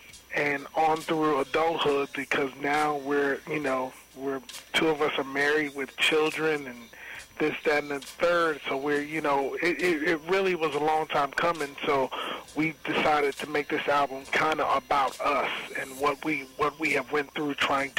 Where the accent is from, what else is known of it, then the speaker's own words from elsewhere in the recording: Ohio, United States; Now, we're all from the Ohio area.